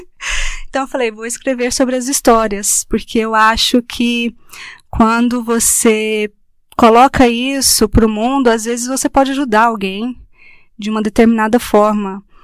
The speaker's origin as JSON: {"language": "Portuguese", "country": "Brazil", "lives_now": "Germany", "said": "a Alemanha é um país lindo, é muito organizado, mas... Tem um outro lado que, como brasileira, a minha dificuldade, o meu grande desafio é o frio e a língua."}